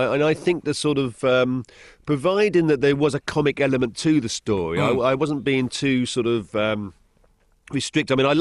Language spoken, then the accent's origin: English; England, United Kingdom; as an Englishman living in England